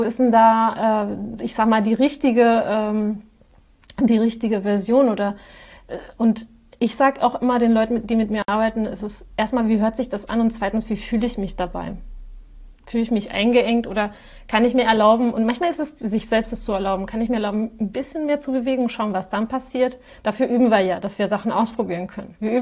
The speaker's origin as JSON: {"language": "German", "country": "Spain", "said": "Ich sage immer, ich bin Spanierin und neige zur Übertreibung."}